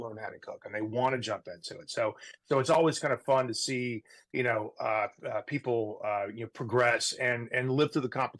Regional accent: the South, United States; now in San Francisco, United States; I grew up in the South. So barbecue sauce and pulled pork were kind of in my baby bottle growing up.

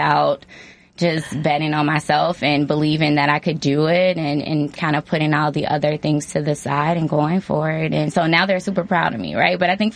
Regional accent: Hazel Crest, Illinois, United States; So I grew up in Hazelcrest, Illinois.

